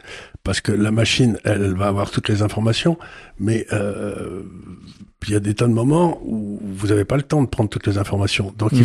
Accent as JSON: {"language": "French", "country": "Syria", "tie": "born there", "said": "Je suis né en Syrie"}